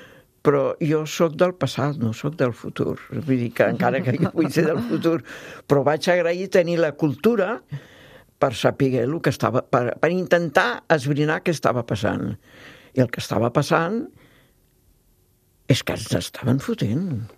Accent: France; Catalan is a second language; jo vinc d'una família il·lustrada. En aquell moment era París, era França, jo vinc de França.

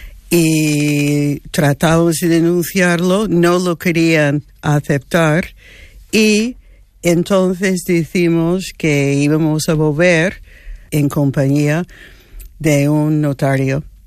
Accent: Spain; Yo lo hice como española y lo hice no para mí personalmente

